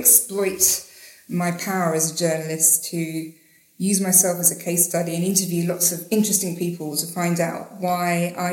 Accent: Slough, South East England, United Kingdom; now in Australia; I'm a journalist. I'm from England. I'm from Slough, but I live in Australia now.

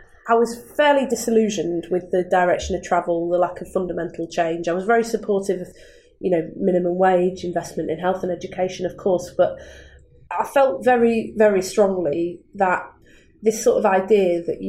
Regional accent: Manchester, North West England, United Kingdom; born there; I was born in Manchester in 1979, the year Thatcher came to power.

